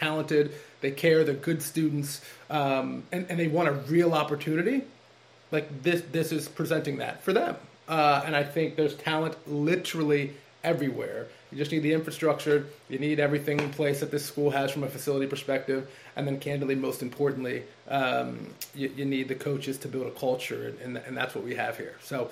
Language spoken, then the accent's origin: English; Baltimore, Maryland, United States; I was lucky that I was from Baltimore, but my school, we weren't very good